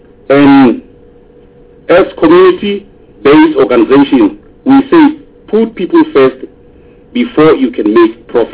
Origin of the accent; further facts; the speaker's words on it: Gauteng, South Africa; English is a second language; I come from Vaal area surrounded by the our area is surrounded by the companies that that pollutes our area.